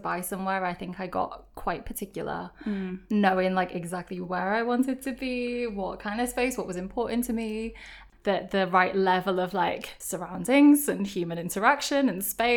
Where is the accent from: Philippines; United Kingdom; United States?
United Kingdom; Liverpool, North West England; So feeling like English, feeling like I'm from Liverpool. So like I grew up in Liverpool.